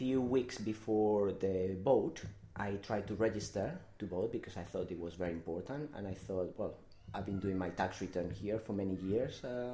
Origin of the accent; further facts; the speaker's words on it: Madrid, Community of Madrid, Spain; also born or lived in Belgium; now in London, United Kingdom; Although from my accent, you might think I'm from Brighton. I was born and bred in Madrid.